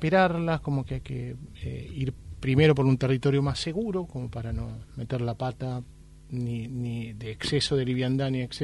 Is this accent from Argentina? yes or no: yes; Argentina; como intérpretes argentinos nos toca esa tarea.